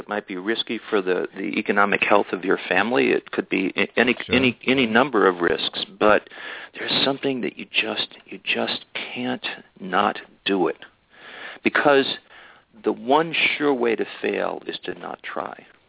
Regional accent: New York, United States; I'm a New Yorker by history. That's where I grew up.

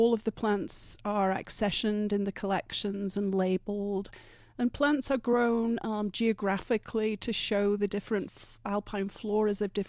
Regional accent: England, United Kingdom; now in Vail, United States; Originally, I'm from much further east. I'm from the British Isles, but I've been in Vail now for almost 30 years.

